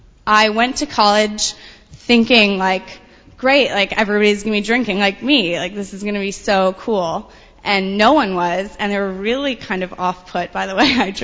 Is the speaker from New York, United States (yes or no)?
yes; Manhattan, New York, United States; I grew up in Manhattan to two non-alcoholic parents. I have two younger sisters